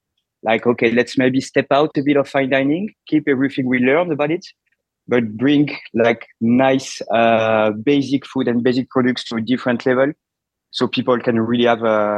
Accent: Bordeaux, Nouvelle-Aquitaine, France; English is a second language; moved away as an adult; I was working in fine dining restaurants in Paris, in Bordeaux, my hometown. And then I traveled to the US for a year to learn how to speak properly English.

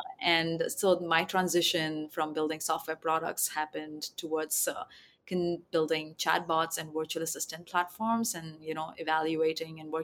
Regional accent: India; So I'm an electronics engineer by background, born and raised in India.

